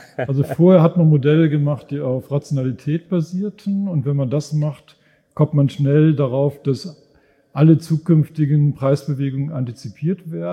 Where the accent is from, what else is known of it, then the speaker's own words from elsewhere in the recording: North Rhine-Westphalia, Germany; also born or lived in Dortmund; Und dann habe ich mich aufgewachsen im Sauerland, da sah es ungefähr so aus wie hier, also wenig Leute, viel Natur, und habe studiert in Bonn. Und danach habe ich einen großen Sprung gemacht über den Teich nach Stanford, wo ich ein paar Jahre war.